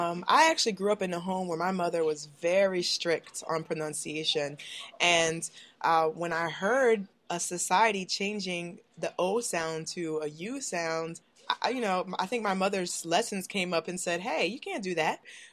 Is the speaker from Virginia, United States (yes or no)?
yes; Virginia, United States; I'm from Virginia, and I'm used to having a Southern drawl and hearing others who have a Southern drawl